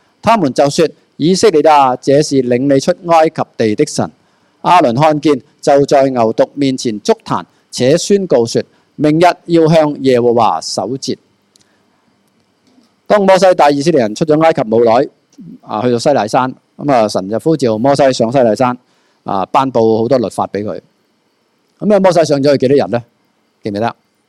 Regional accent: Hong Kong; 当然我哋香港人都实际嘅，金牛我哋都拜嘅

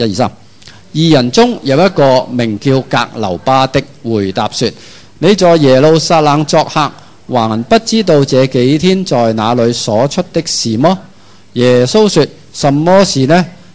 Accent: Hong Kong; 我哋香港人有句说话叫身体最诚实

